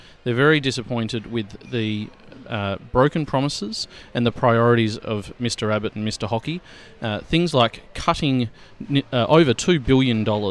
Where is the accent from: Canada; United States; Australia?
Australia; Kelmscott, Western Australia; I started my legal career in Kelmscott. I grew up in the Kelmscott Hills. I went to school in Armidale.